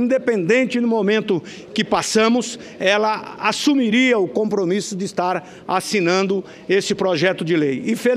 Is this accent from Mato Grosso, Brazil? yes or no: yes; Rondonópolis, Mato Grosso, Brazil; para a minha cidade natal, a cidade de Rondonópolis, foi um marco histórico.